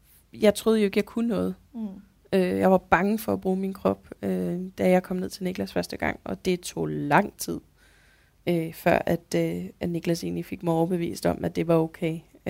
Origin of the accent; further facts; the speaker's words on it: Capital Region, Denmark; now in Odense, Denmark; Jeg er 34 år gammel. Jeg bor i Odense, men jeg er oprindeligt fra Nordsjælland.